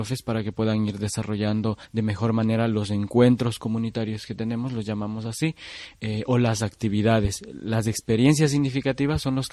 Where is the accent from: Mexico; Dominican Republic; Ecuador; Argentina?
Ecuador; venimos desde Ecuador con una delegación junto a 7 países más